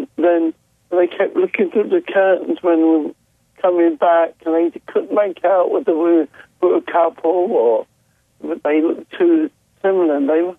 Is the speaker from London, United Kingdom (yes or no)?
yes; Muswell Hill, London, United Kingdom; the old front room in our house when we were growing up in Muswell Hill